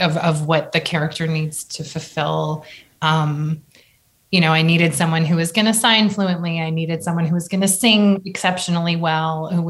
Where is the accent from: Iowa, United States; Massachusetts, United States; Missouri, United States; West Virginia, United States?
Massachusetts, United States; Boston; And like you said, I'm from Boston, so I'm a huge stickler. I hate a bad Boston accent.